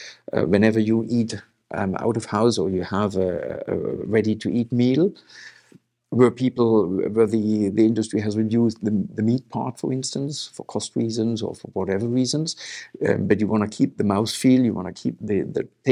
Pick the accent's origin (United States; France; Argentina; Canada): France; Normandy; I'm basically from Normandy.